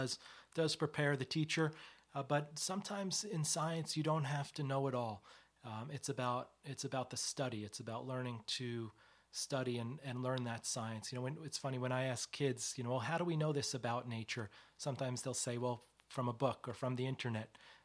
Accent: New Jersey, United States; who live in or around my home state of New Jersey

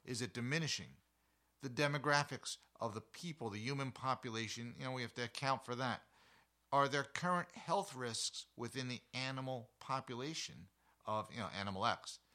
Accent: New Jersey, United States; born there; I was born in New Jersey.

